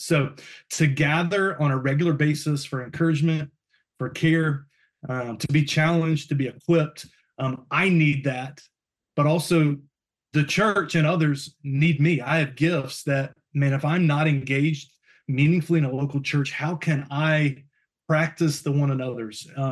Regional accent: North Carolina, United States; now in Boston, United States; I grew up in North Carolina, huge college football.

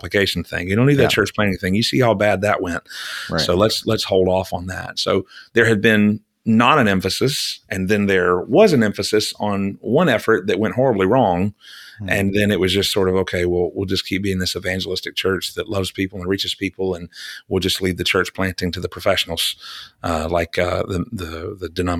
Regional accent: Deep South, United States; now in New York City, United States; My family is living in New York City. We're from the Deep South.

